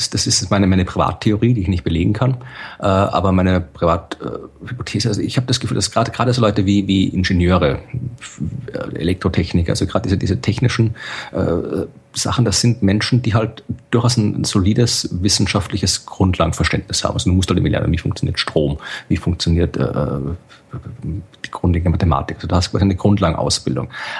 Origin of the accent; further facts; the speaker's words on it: Hamburg, Germany; ich bin ja auch halber Hamburger